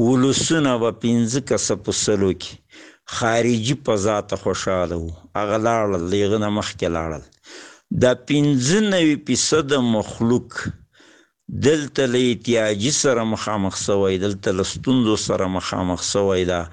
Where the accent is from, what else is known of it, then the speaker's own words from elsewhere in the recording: Paktia, Afghanistan; د پکتیا د ولایت یو کامی سپینګیری